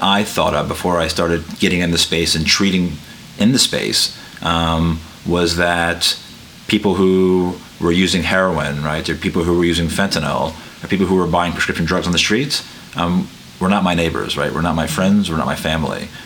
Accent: Lafayette, Louisiana, United States; also born or lived in Tucson, Arizona; I'm from Lafayette, born and raised here. My wife and I moved away back in 2010. I went to Tucson, Arizona.

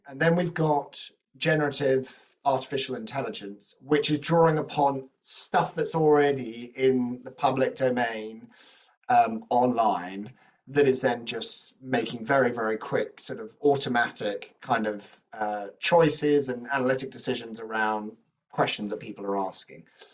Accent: United Kingdom

